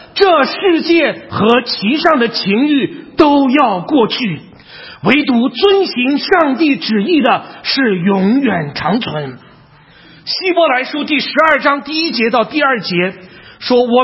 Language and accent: Chinese; China; 我们中国人寻求福，上帝也要赐福